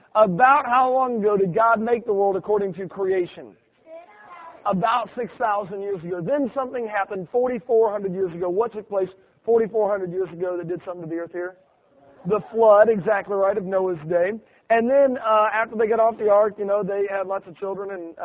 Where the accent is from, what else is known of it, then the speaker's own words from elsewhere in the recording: Pensacola, Florida, United States; I am from Pensacola, Florida, and I love Florida weather, too